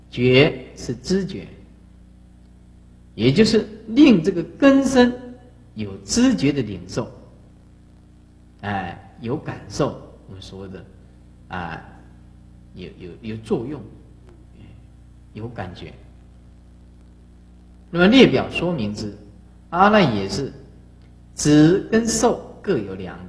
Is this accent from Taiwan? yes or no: yes; Taiwan; 我们台湾话讲的也很有道理